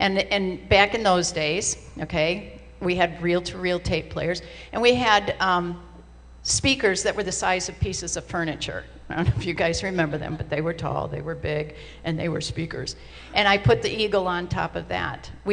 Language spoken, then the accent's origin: English; United States; As an American, compared to the rest of the world, we are spoiled.